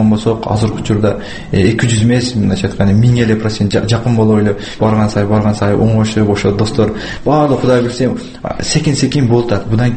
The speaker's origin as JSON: {"language": "Kyrgyz", "town": "Osh", "region": "Osh Region", "country": "Kyrgyzstan", "tie": "born or raised there", "said": "биз ушу Ошто төрөлгөнбүз и Ошто жашайбыз"}